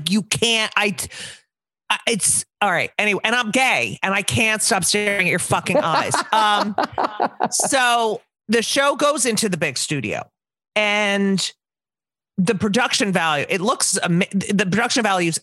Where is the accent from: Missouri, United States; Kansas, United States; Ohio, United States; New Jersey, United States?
New Jersey, United States; and I'm also from New Jersey, and I've known him.